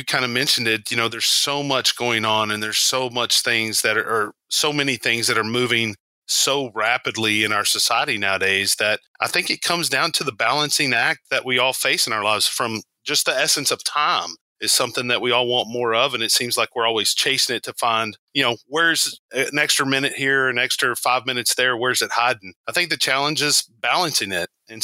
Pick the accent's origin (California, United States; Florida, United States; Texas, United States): Texas, United States; Burleson; also born or lived in McKinney; So I was born in McKinney, Texas, but then moved to Burleson when I was six. And so I've been here for 35 years now.